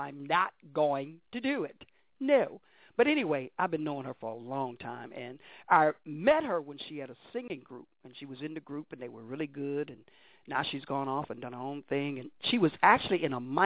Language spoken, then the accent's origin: English; Chicago, Illinois, United States; born there; Because I was born in Chicago. I am Chicago. Hey, I like saying that. I am Chicago.